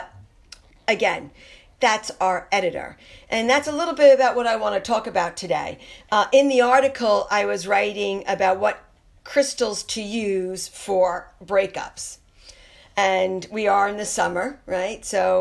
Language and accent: English; New York, United States; However, I am from the Lower East Side, and I am the daughter of, you know, what would be called a mob guy